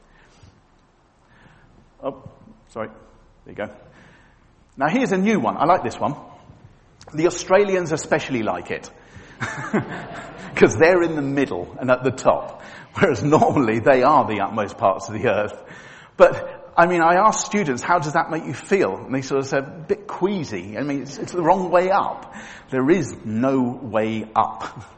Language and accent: English; United Kingdom; We are very British, aren't we?